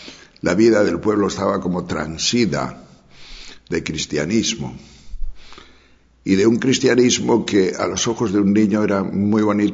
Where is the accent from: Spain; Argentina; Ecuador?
Spain; Castile and León; Mi pueblo era un pueblo. Yo solo viví, y no mucho tiempo, algún tiempo en la niñez en mi pueblo. La sensación que tengo era muy buena, porque era gente como limpia, ordenada. Allí mandaba el cura y el maestro. Era un pueblo pequeño de la montaña de León.